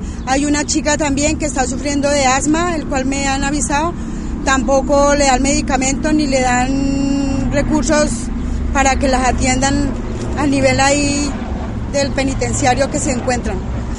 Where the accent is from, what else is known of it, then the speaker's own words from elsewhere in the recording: Colombia; soy colombiana.